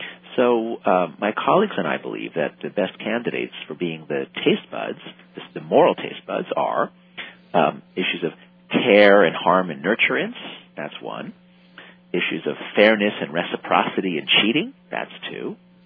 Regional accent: Scarsdale, New York, United States; I grew up in Scarsdale, New York, a suburb of New York City. I'm Jewish. I went to an Ivy League school.

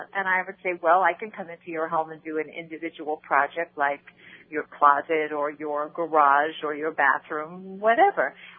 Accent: Brooklyn, New York, United States; also born or lived in San Fernando Valley; now in Los Angeles, United States; I have to tell you that I'm a girl from Brooklyn, New York. I'm not an L.A. native. But I had lived for many years in the San Fernando Valley.

